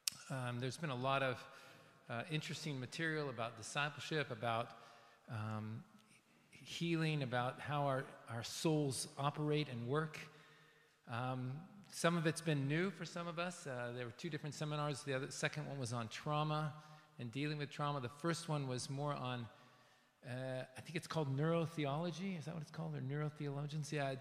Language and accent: English; West Coast, United States; And I remember as a secular Jew growing up in the West, on the West Coast of the United States, I used to love youth group.